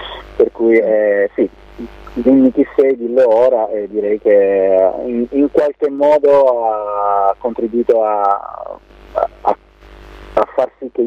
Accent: Sardinia, Italy; also born or lived in Serbia; now in Bologna, Italy; In Sardegna, sono cresciuto in Sardegna, poi sono venuto, sono trasferito a Bologna per fare l'università

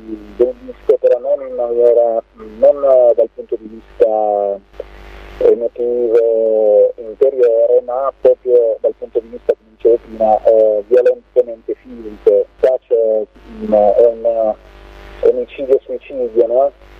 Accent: Sardinia, Italy; also born or lived in Serbia; now in Bologna, Italy; In Sardegna, sono cresciuto in Sardegna, poi sono venuto, sono trasferito a Bologna per fare l'università

